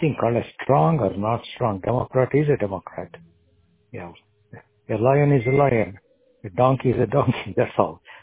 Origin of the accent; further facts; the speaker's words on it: India; English is a second language; you can put me as Asian because I'm from India. It belongs to Asia.